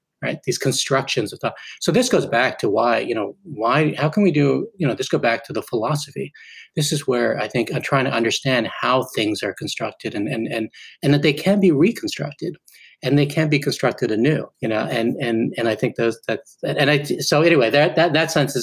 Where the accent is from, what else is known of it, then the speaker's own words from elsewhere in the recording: Montreal, Quebec, Canada; I grew up in Montreal and my parents put us in a Volkswagen camper. We drove across the country and we ended up in Vancouver.